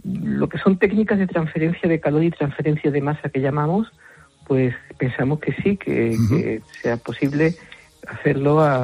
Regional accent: Seville, Andalusia, Spain; born there; Yo me considero, pues... sí, nací en Sevilla, sí.

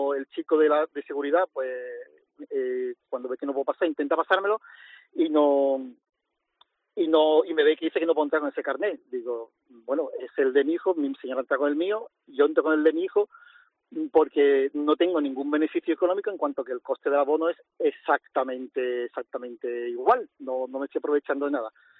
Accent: Cádiz, Andalusia, Spain; now in Jerez, Spain; Desde el último año que ya volví a trabajar aquí a la provincia de Cádiz. Yo resido en Jerez, pero soy de Cádiz, del barrio de Loreto, cadista.

